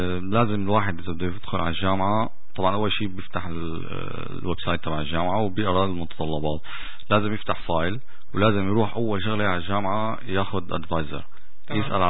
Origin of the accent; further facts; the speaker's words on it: Syria; نحن سوريين